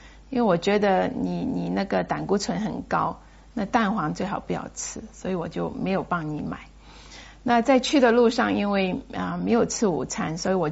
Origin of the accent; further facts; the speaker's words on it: Hong Kong; 那我自己在香港长大的，所以到一个你长大的地方，你会想到有很多你以前去过的地方